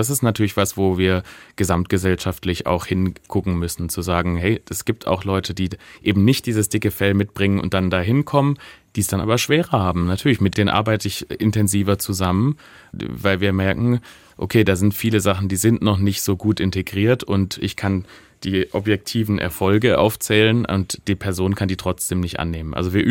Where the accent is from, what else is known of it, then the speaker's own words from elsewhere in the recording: Tübingen, Baden-Württemberg, Germany; Ja, ich komme aus Tübingen, genau.